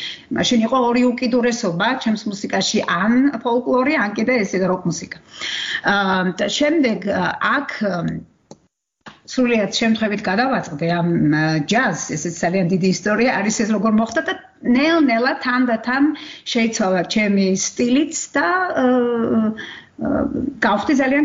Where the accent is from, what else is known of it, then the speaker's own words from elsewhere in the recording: Kakheti, Georgia; moved away as an adult; now in Austria; საერთოდ არანაირი აგრესია არ ყოფილა, არა მარტო ზუგდიდში, არამედ ჩემ სოფელში, კახეთში, სადაც მე დაიბადე და გავიზარდე.